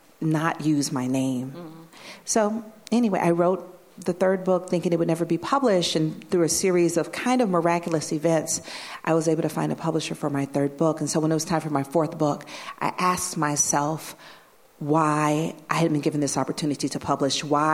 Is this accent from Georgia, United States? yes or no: yes; Atlanta, Georgia, United States; because when I grew up in Atlanta, it was segregated